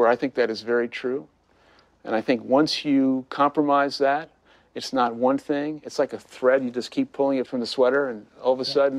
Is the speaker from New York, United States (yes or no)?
yes; Brooklyn, New York, United States; I'm this kid from Brooklyn. It never leaves me.